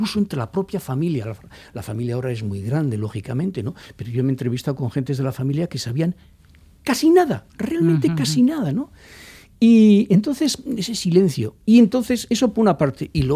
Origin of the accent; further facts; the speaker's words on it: San Sebastián, Basque Country, Spain; now in Bilbao, Spain; yo soy guipuzcoano de Donosti, sí.